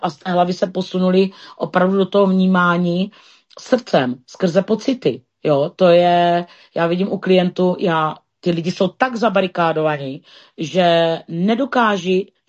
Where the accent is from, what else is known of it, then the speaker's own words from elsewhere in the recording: Moravia, Czechia; což my jsme Moraváci, že, tož či jsou hody naše hody